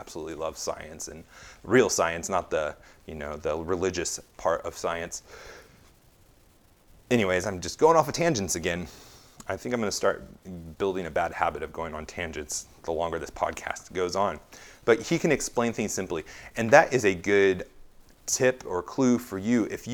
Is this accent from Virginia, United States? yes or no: no; California, United States; I come from California where they have the high-speed rail, quote-unquote.